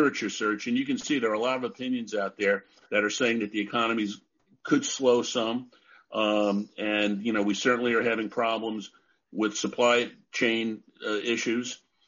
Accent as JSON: {"language": "English", "town": "Long Island", "region": "New York", "country": "United States", "said": "I'm from Long Island, from the east end of Long Island, where the five east end towns are actually"}